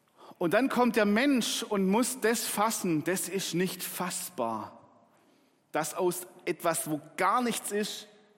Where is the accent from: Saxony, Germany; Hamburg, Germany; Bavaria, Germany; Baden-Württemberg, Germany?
Baden-Württemberg, Germany; als Schwabe, als eifriger Schwabe und auch als schaffiger Schwabe